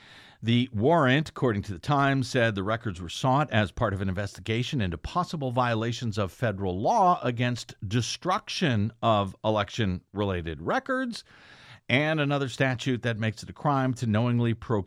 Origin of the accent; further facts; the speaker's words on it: Missouri, United States; I'm from Missouri, and I called it Missouri. Actually, out in the rural areas, they call it Missouri.